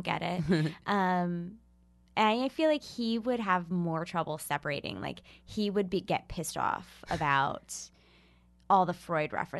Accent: Ohio, United States; Yeah, I grew up in Ohio.

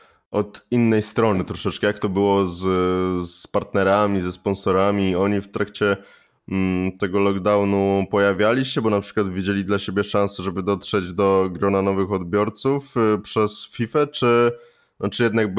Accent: Kielce, Świętokrzyskie Voivodeship, Poland; Ja z Kielc jestem akurat, słuchaj, więc...

